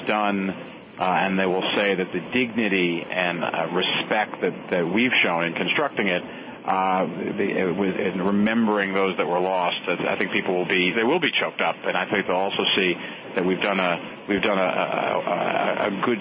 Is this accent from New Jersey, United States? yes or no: yes; New Jersey, United States; I know I grew up in central New Jersey, and you know, my home state was very much affected.